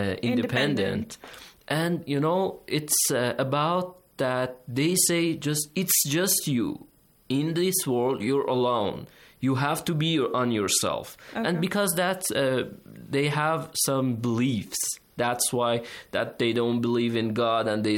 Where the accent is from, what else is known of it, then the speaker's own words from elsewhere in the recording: Pakistan; I'm from Pakistan.